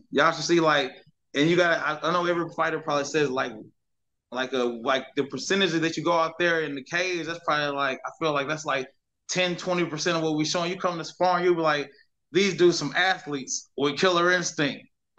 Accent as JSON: {"language": "English", "region": "Louisiana", "country": "United States", "said": "DC's from Louisiana. I'm from Louisiana."}